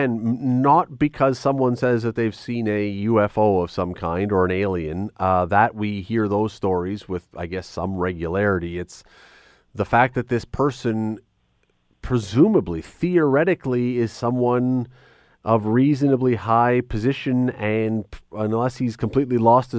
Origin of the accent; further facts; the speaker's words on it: Toronto, Ontario, Canada; And as I've said a few times, I grew up in Toronto, as a young kid.